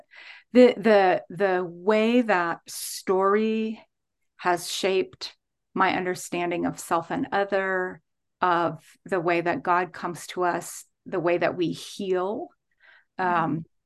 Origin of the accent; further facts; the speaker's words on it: the Dakotas, United States; born there; also born or lived in Dallas; So, I was born in the Dakotas, and before I turned a year old, my daddy enrolled at Dallas Theological Seminary, our alma mater.